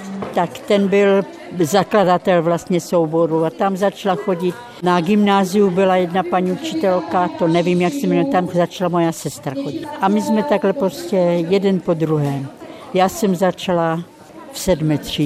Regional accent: Nový Jičín, Moravian-Silesian Region, Czechia; also born or lived in Ostrava; já jsem se narodila v Ostravě. Potom jsme se nastěhovali do Nového Jičína.

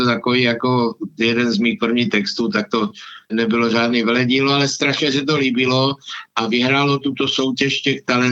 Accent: Otrokovice, Zlín Region, Czechia; a my jsme jako Otrokovice byli takový úplně

